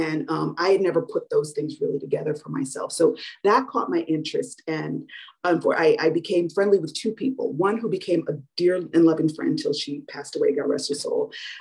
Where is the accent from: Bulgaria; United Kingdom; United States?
United States; South Orange, New Jersey; I'm from North Jersey, by the way, I'm from South Orange.